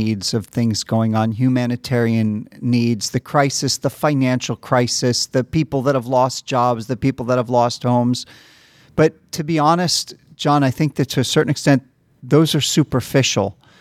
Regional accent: United States; moved away; I grew up in the United States. I immigrated later

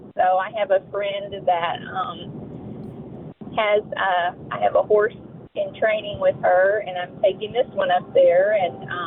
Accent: Hockley, Texas, United States; I'm on the road headed. I'm from Hockley, Texas.

